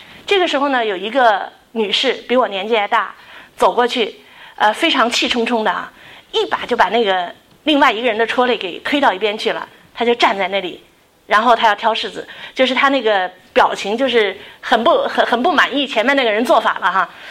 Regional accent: Beijing, China; 他是我们北京人哈

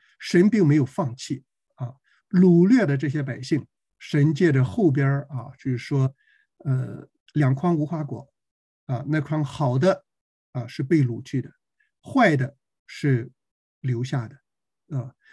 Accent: China; 但是咱们中国人有一句宝贵的话说，

